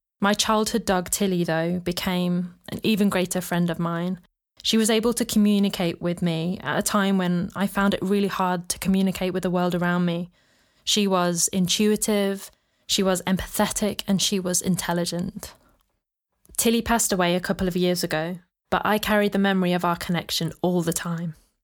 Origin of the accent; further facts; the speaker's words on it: Birmingham, West Midlands, United Kingdom; rooted in my hometown of Birmingham, England, and parts of the more rural West Midlands region. Having spent most of my life here in Birmingham